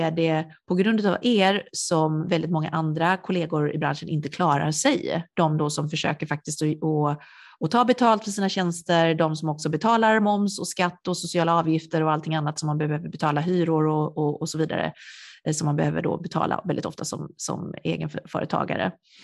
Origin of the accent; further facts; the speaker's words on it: Sweden; also born or lived in South Korea; där jag växte upp var det vit medelklass och vi såg inte en människa, alltså jag var ju otroligt exotisk där jag växte upp som var adopterad ifrån Sydkorea